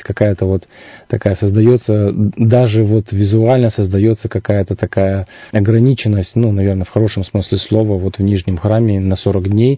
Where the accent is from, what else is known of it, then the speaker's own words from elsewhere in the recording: Angarsk, Irkutsk Oblast, Russia; До этого я в основном в ангарские храмы ходил, так как я сам родом из Ангарска.